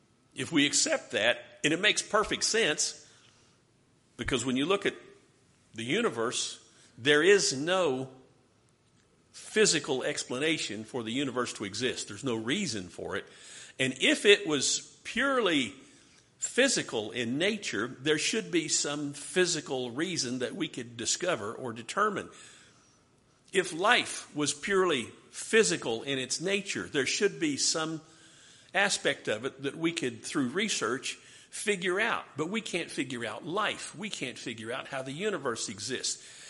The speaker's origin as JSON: {"language": "English", "region": "West Virginia", "country": "United States", "said": "Here's my home state of West Virginia."}